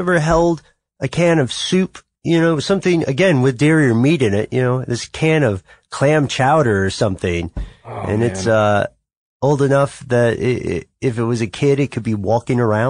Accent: United States; We are all from the United States.

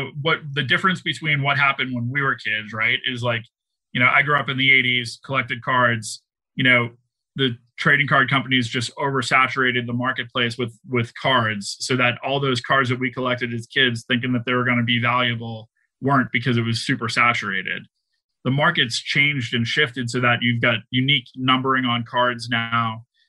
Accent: Boston, Massachusetts, United States; You know, I'm from Boston, so I'm going to use Tom Brady as an example.

